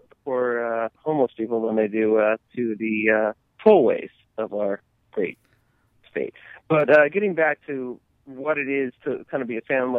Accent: Philadelphia, Pennsylvania, United States; And, you know, you grew up in Jersey. I grew up in Philadelphia.

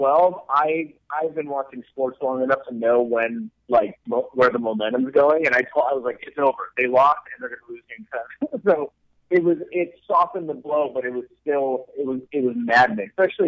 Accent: California, United States; I can't do that because I'm from the Bay Area

